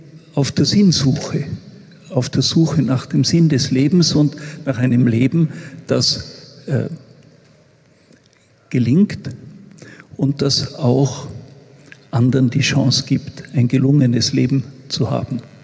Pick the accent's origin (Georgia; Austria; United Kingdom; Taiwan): Austria; Vorarlberg; dass ich als Vorarlberger besonders stolz bin